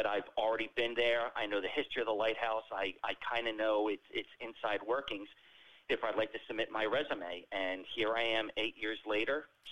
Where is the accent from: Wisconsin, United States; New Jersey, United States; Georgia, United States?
New Jersey, United States; Absecon Island; I was born and raised here on Absecon Island. I am third generation to grow up here.